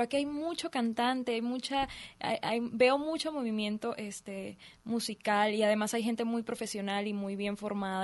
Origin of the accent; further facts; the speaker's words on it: Caracas, Capital District, Venezuela; now in Mexico City, Mexico; Bueno, yo soy de Caracas, Venezuela.